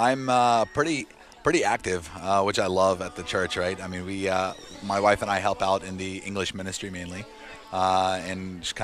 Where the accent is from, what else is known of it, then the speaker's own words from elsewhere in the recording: Greensboro, North Carolina, United States; born there; My father immigrated here in the late 70s, and him and my mom got married, right? And then they found themselves in North Carolina, and I was born in 89 in Greensboro.